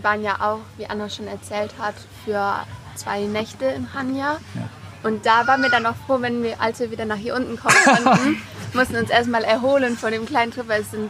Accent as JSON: {"language": "German", "region": "North Rhine-Westphalia", "country": "Germany", "tie": "born there", "lives_now": "Dortmund, Germany", "said": "ich bin 19 Jahre alt. Ich komme eigentlich gebürtig aus der Nähe von Aachen und bin vor einem Jahr nach Dortmund gezogen fürs Studium."}